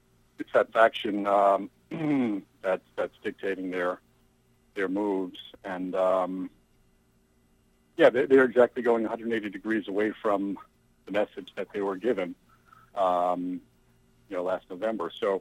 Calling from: Setauket, New York, United States

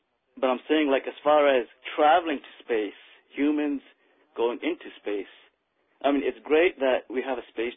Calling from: Medford, United States; I'm in Medford.

